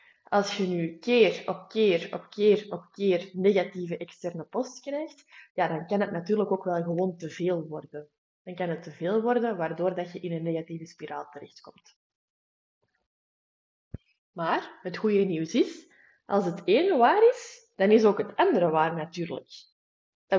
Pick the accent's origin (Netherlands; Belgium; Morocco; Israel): Belgium; Flanders; Dat wij als Vlamingen nogal heel gemakkelijk zeggen, het regent, regent het niet weer?